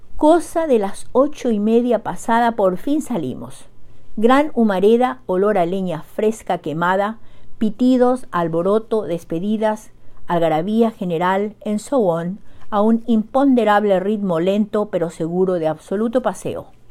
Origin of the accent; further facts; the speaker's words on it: Paraguay; Ya sabes cómo somos los paraguayos.